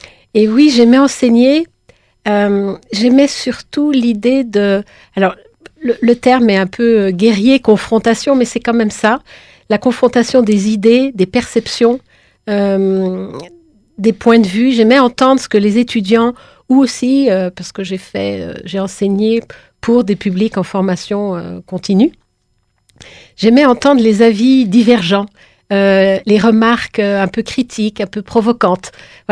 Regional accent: France; surtout parce que je suis française, j'ai envie de dire.

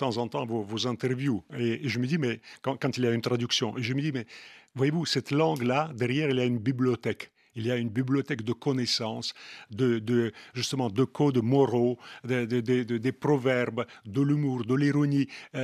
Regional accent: Russia; accent: Russian; French is a second language; Je l'ai appris quand j'étais jeune, mais j'ai gardé l'accent russe.

